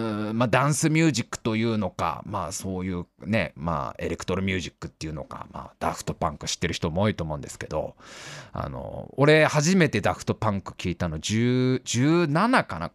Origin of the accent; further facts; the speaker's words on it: Tokorozawa, Saitama, Japan; 僕の地元の埼玉県所沢市、新所沢といえばもう住めば都ですよ